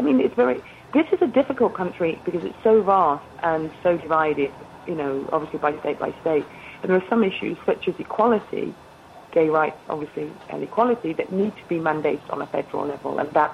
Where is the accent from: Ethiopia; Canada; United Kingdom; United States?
United Kingdom; England; I come to the table as an English person who doesn't grasp why Americans give Americans such a hard time